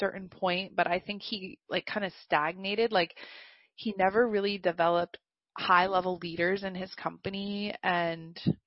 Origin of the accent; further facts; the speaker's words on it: Poughkeepsie, New York, United States; So my dad was born in the Bronx, but I grew up in Poughkeepsie, which is upstate on the river.